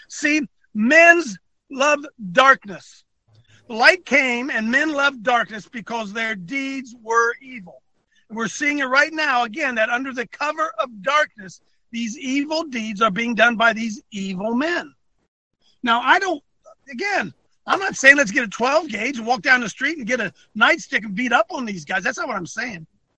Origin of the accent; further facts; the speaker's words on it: Ohio, United States; I'm from Ohio, so I know.